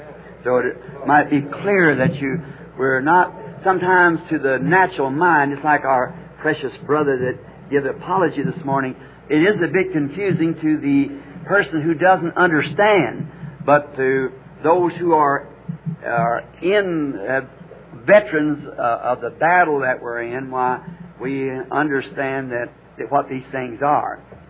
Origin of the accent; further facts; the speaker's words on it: Ireland; Of course, being Irish, my people are Catholic.